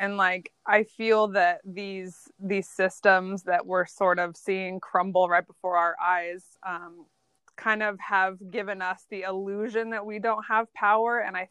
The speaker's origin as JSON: {"language": "English", "region": "Midwest", "country": "United States", "tie": "born or raised there", "said": "It was the same for me growing up in the Midwest."}